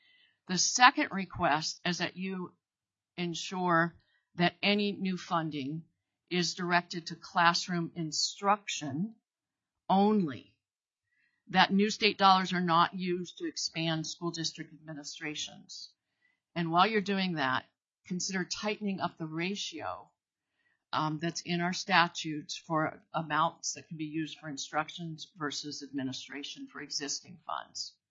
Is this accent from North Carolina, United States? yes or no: no; Palmer, Alaska, United States; from Palmer, Alaska, speaking as a private citizen.